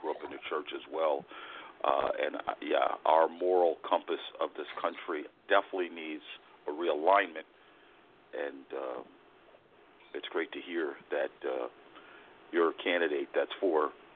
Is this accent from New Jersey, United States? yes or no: yes; New Jersey, United States; You are a native of New Jersey, my home state